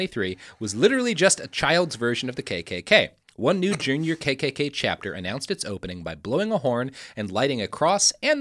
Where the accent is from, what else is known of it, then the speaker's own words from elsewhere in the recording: Texas, United States; Speaking as a Texan, don't go to Galveston.